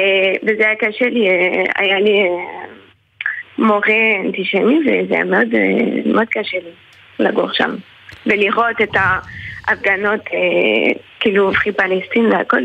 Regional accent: France; Hebrew is a second language; now in Haifa, Israel; אנחנו צרפתים פה, בחיפה

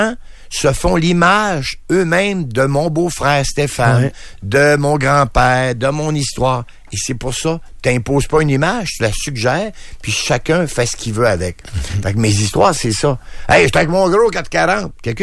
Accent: Quebec, Canada; je viens du Saguenay-Lac-Saint-Jean

